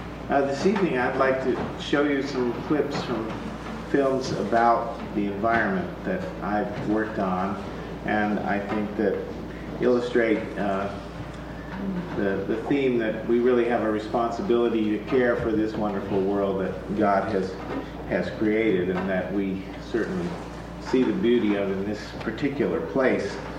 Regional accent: San Francisco, California, United States; I grew up in San Francisco, and I spent a lot of time as a teenager backpacking in the Sierra Nevada mountains, Yosemite and Kings Canyon.

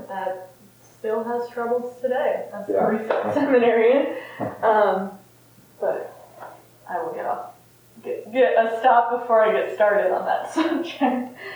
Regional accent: Des Moines, Iowa, United States; I'm originally from Des Moines, Iowa, recent Chandler School Theology grad.

